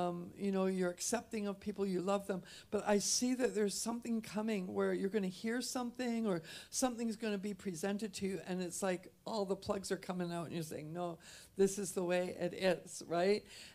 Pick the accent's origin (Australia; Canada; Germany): Canada; now in Phoenix, United States; I'm from Canada, and we have these things called geese.